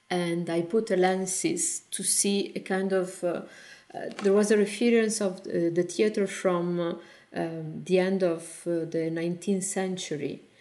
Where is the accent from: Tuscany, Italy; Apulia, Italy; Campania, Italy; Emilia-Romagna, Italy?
Emilia-Romagna, Italy; Bologna; It was an invitation and a commission by Fondazione del Monte in my hometown in Bologna.